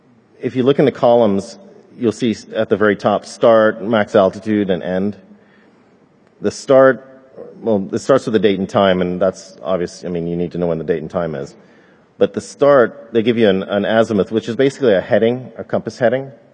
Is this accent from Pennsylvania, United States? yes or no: no; Florida, United States; In fact, I'm from Florida, Central Florida, and I routinely get packets coming in from Canada, Mexico, Cuba even, from Florida.